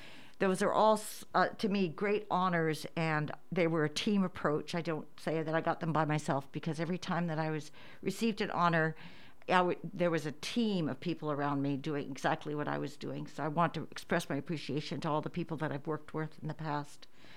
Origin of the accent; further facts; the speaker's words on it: Kodiak, Alaska, United States; I am a lifelong Alaskan. I had the very good fortune of growing up in Kodiak I graduated from Kodiak High School